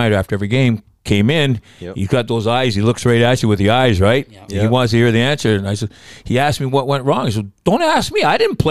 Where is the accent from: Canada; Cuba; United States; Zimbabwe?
Canada; I'm from Canada.